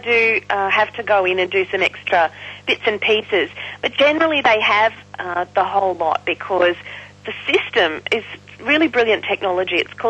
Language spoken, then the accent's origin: English; Queensland, Australia; I had the great thrill of singing to 52,000 people in my home state.